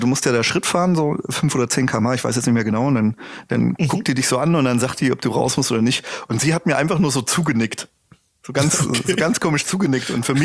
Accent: Switzerland

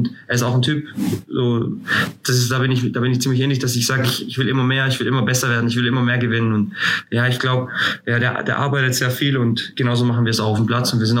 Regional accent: Greece; und ich bin Grieche

